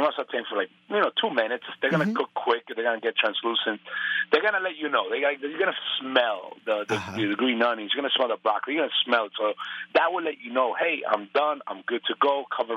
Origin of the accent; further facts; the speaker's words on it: Colombia; I grew up in Colombia, but I have more of the Cuban flavor, but definitely the Colombian in me.